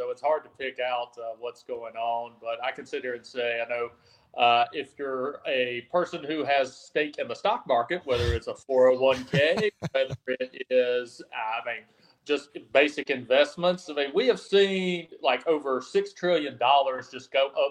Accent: North Carolina, United States; Yeah, still in my home state of North Carolina, here in the foothills of the Blue Ridge Mountains.

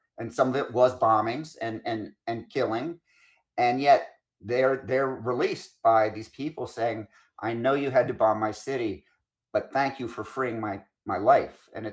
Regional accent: United States; But what I am an American. I'm one of those guys. I'm American.

